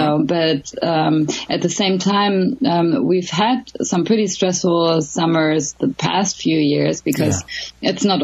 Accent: Berlin, Germany; also born or lived in Los Angeles / London; now in Sweden; I'm a big city girl. You know, I was born and raised in Berlin, and I lived in LA for 3 years, and I lived a little bit in London and so on.

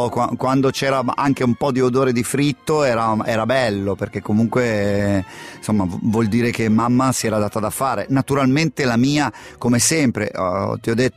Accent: Lucca, Tuscany, Italy; born there; Io sono nato a Lucca perché la mia nonna era a Lucca, si trovava a Lucca, ma non siamo lucchesi proprio di sangue, siamo nel ramo di mia madre è di Cosenza

